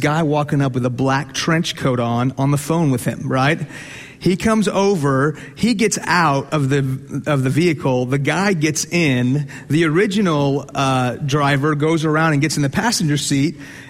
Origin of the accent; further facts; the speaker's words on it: United States; I mean, I'm American. I'm a former Muslim.